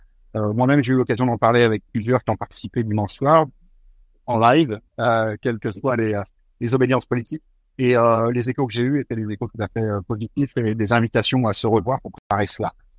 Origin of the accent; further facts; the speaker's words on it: Lyon, Auvergne-Rhône-Alpes, France; Je suis originaire de Lyon et en particulier d'un petit village à côté de Lyon qui s'appelle le village d'Izieux